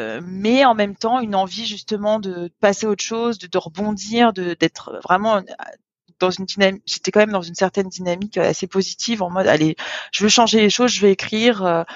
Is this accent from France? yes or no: yes; Rouen, Normandy, France; moved away as an adult; now in Germany; j'ai 37 ans. Je suis franco-tchadienne. J'ai grandi à Rouen, en Normandie. Et je vis en Allemagne depuis 14 ans.